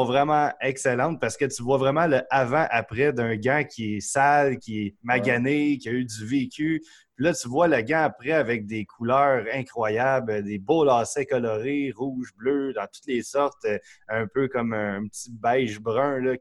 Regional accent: Saint-Jérôme, Quebec, Canada; moi, je suis de Saint-Jérôme, comme je te disais

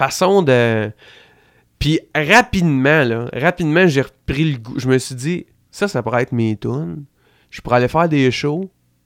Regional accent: Drummondville, Quebec, Canada; Je suis natif de Drummondville.

